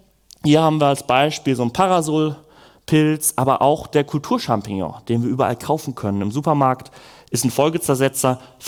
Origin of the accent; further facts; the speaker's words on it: Karlsruhe, Baden-Württemberg, Germany; born there; Ich komme gebürtig aus Karlsruhe, bin dann zum Informatikstudium nach Heidelberg gezogen.